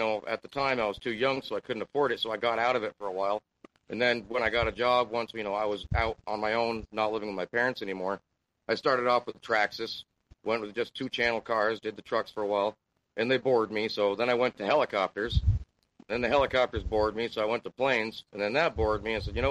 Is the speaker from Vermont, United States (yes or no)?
yes; Burlington, Vermont, United States; now in Bethel, United States; I'm from originally Burlington, Vermont, but I'm living here in Bethel now.